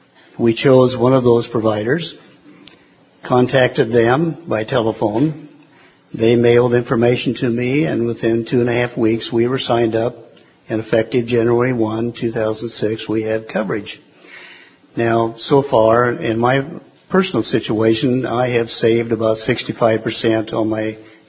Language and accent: English; Missouri, United States; I was born and raised in Northwest Missouri.